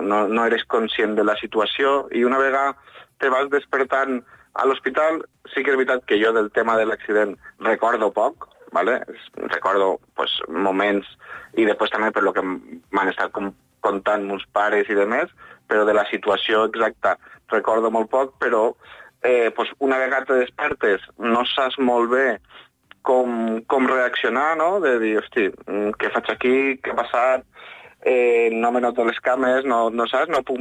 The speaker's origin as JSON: {"language": "Catalan", "town": "Xert", "region": "Valencian Community", "country": "Spain", "said": "perquè jo soc de Xert, ¿vale? No soc nascut a Vinaròs, sinó soc de Xert"}